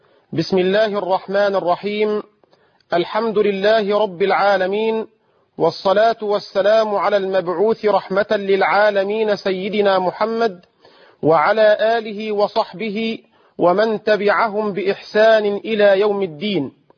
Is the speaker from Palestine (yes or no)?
no; Egypt; وأسأل الله تبارك وتعالى أن يجعل بلدنا مصر أمنا أمانا، سخاء رخاء